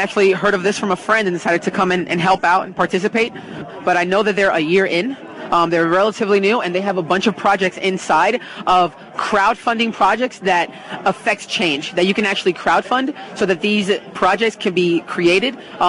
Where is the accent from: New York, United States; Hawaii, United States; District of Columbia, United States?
New York, United States; now in Washington, United States; I'm actually from New York originally, moved here, been in D.C. for 10 years now.